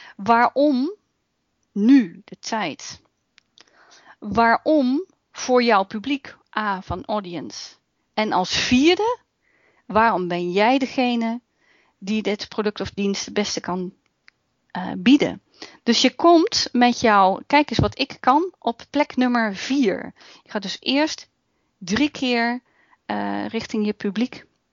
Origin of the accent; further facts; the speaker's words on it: The Hague, South Holland, Netherlands; ik kom oorspronkelijk uit Den Haag